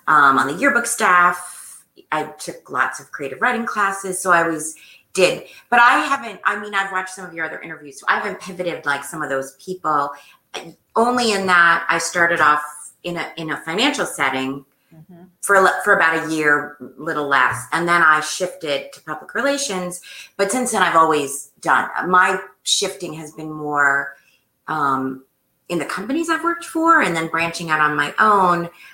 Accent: New Jersey, United States; So I grew up in New Jersey, where I still live, although I've been other places in between there

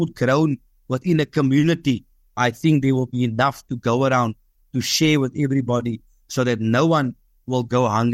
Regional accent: Bridgetown, Western Cape, South Africa; because realizing I come from the township, I grew up in Bridgetown all my life. I grew up in an environment where we grew vegetables in the backyard with my granny.

